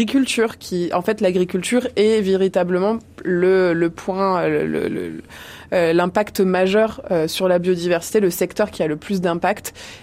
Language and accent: French; France; nous, en tant que Français, ça serait de réduire sa consommation de viande